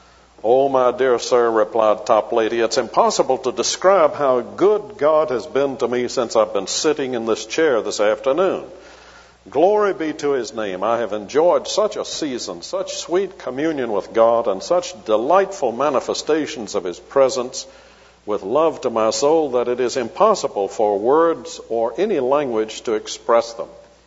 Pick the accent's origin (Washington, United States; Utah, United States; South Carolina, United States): South Carolina, United States; Charleston; I was in Charleston, South Carolina, and since that's my hometown, it's a small airport.